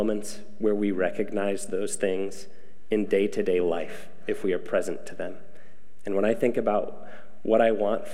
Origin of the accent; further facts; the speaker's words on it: Michigan, United States; I grew up in West Michigan too.